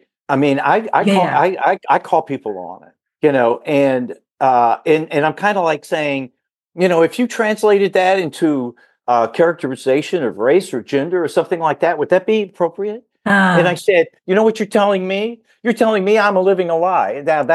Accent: Southern United States, United States; Now, I grew up in the South. And I remember going to church as a kid

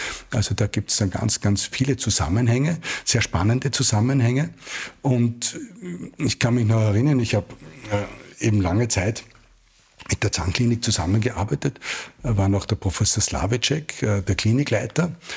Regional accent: Salzburg, Austria; Ich komme aus Salzburg und bin in Salzburg in ein musisches Gymnasium gegangen.

